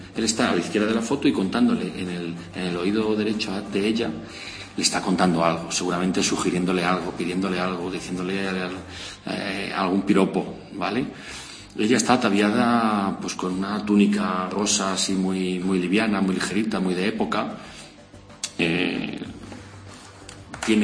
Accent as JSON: {"language": "Spanish", "town": "Alcobendas", "region": "Community of Madrid", "country": "Spain", "tie": "born or raised there", "said": "las de mi pueblo, Alcobendas, que siempre montan cosas chulas"}